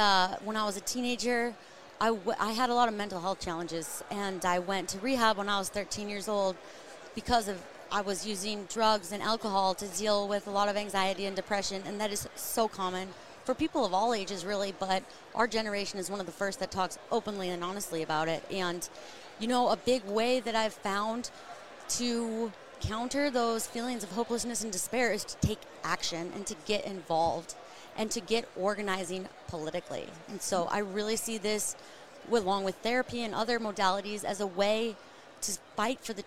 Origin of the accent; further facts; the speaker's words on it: Utah, United States; in my home state of Utah, the average person dies 2 years early because of the air quality. We have very bad air quality.